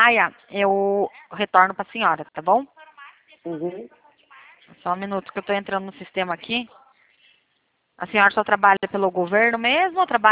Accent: Itapetininga, São Paulo, Brazil; Sou de Itapetininga.

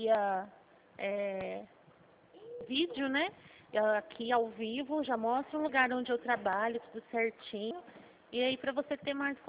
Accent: São Paulo, Brazil; eu sou do interior de São Paulo, Regional de Presidente Prudente.

